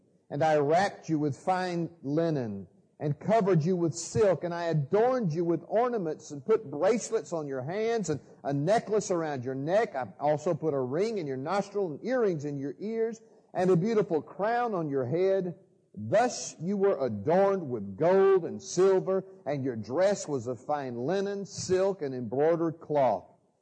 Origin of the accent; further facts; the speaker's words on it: Atlanta, Georgia, United States; I'm from Atlanta, Georgia, and our ministry is Grace Walk Ministries.